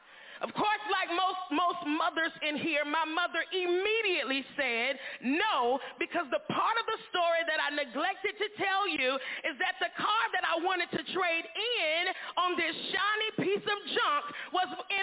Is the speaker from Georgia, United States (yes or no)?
yes; Jessup, Georgia, United States; I remember riding around my hometown of Jessup, Georgia, with a car full of people. I got Jessup folk in here.